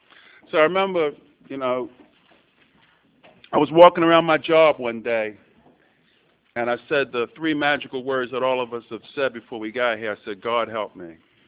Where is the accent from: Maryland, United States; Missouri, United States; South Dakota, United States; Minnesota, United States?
Maryland, United States; Baltimore; I'm originally from Baltimore City. I was born and raised in Baltimore.